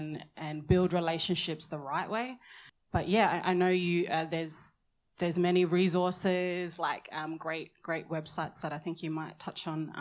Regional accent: Northern Territory, Australia; now in Brisbane, Australia; I've been in Brisbane almost 2 years. I grew up in the Northern Territory. My mother's country is the Innisfail area, so Shani and Steph, North Queensland, Mamu people.

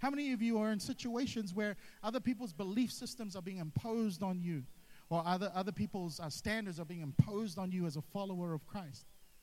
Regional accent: New Zealand; So I'd explain to them I'm from New Zealand.

